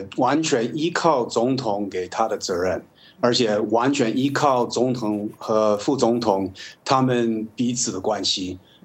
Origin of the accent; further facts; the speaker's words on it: United States; 那我作为一个美国人，到任何其他国家去访问